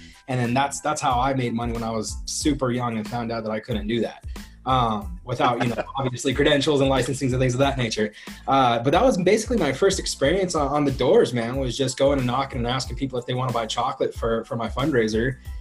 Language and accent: English; Pueblo, Colorado, United States; growing up in Pueblo, Colorado, tough on the streets, we like to say, with my street credentials.